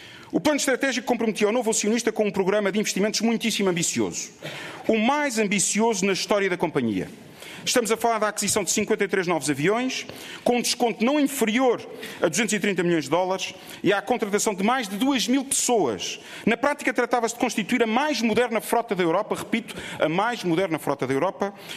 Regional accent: Portugal; Como português, só posso desejar

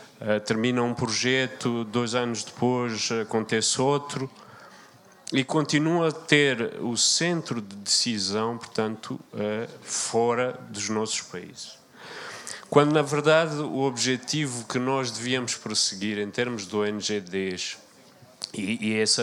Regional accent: Mozambique; eu próprio, enquanto moçambicano na diáspora

